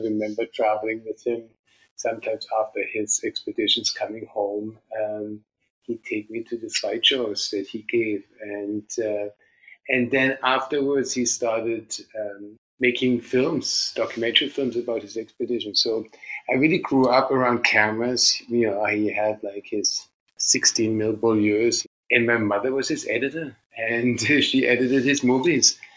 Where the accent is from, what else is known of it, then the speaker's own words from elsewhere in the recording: Germany; English is a second language; I grew up in Germany, and my father was a mountain climber.